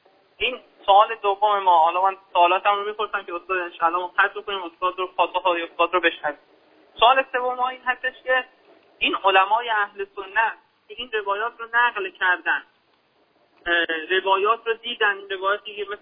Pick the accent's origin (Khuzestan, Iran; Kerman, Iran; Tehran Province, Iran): Khuzestan, Iran; ما خوزستانیم، نمیدونم چرا یه مقدار آنتنا میرن.